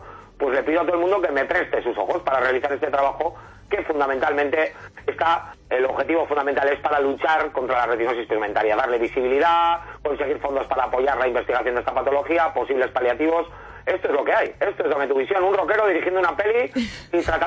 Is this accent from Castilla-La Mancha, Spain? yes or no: no; San Sebastián, Basque Country, Spain; Yo soy un rockero de Donostiarra